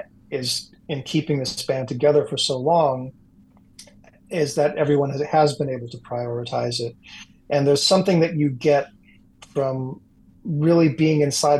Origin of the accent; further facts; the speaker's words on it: Golden Valley, Minnesota, United States; Well, correction, I grew up in Minneapolis, actually in Golden Valley with Dave.